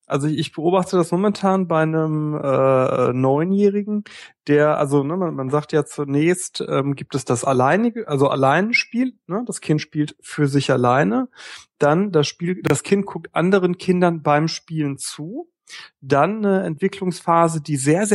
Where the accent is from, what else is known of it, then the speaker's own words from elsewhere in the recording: North Rhine-Westphalia, Germany; Ja, also wir bei uns im Ruhrpott, wir bezeichnen unter Spaßkloppe das spielerische Miteinander